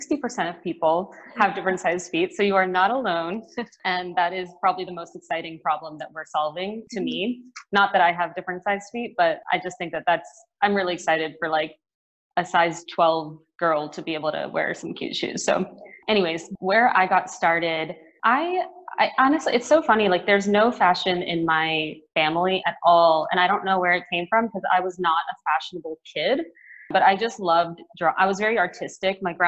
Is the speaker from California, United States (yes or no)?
yes; Irvine, California, United States; I come from Irvine, California in SoCal.